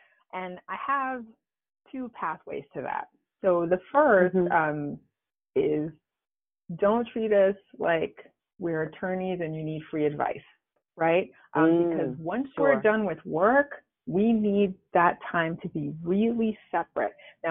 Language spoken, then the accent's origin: English; Queens, New York, United States; I'm a girl from Queens, New York, who married a guy and had a kid.